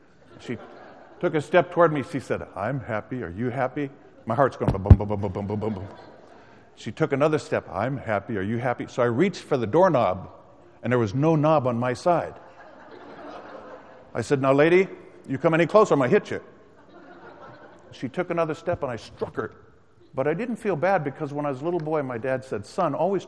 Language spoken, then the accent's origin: English; Vallejo, California, United States; I was born and raised in Vallejo.